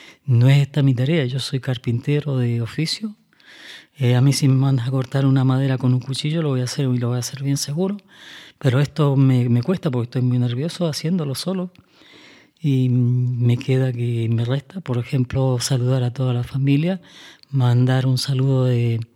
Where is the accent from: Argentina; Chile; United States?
Chile; now in Spain; yo prácticamente salí analfabeto de Chile, pero tuve la suerte de que pude salir, o sea, que también tengo que decir, ¿no?, que gracias a la desgracia que me hizo salir de ese país, hoy me encuentro en España